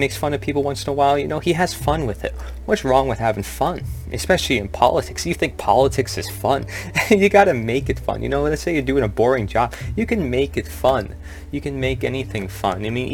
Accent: Brooklyn, New York, United States; I was raised in Brooklyn and my parents are from Brooklyn and stuff like that.

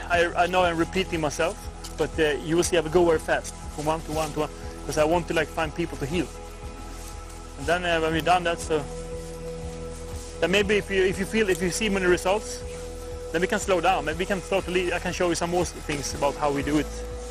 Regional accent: Sweden; English is a second language; I'm from Sweden, so I don't speak Portuguese.

